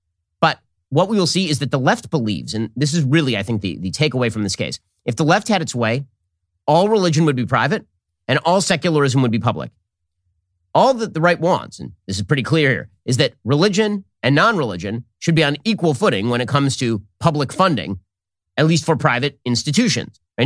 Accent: Florida, United States; we have seen voucher programs arise in my home state of Florida.

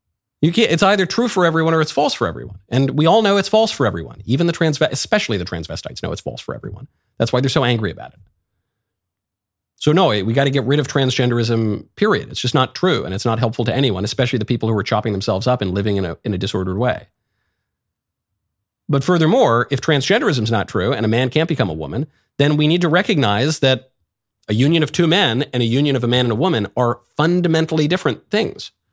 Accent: New York, United States; You know, I'm from New York. I lived in LA.

